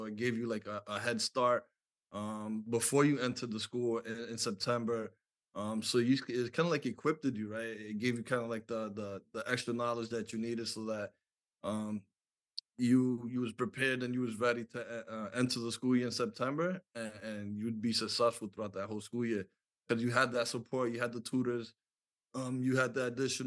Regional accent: New York City, New York, United States; also born or lived in Providence; I originally am from New York. I love to give credit to New York City. I grew up in Washington Heights, 180 and Broadway. But I moved here about like sixth grade.

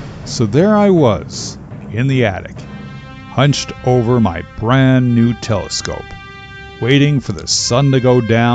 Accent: Linden, New Jersey, United States; Now you have to understand, the city of Linden, my hometown, was right there in the middle of the New York City metropolitan area.

